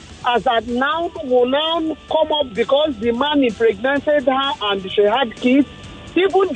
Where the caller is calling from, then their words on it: Lagos, Nigeria; I'm calling you from Lagos.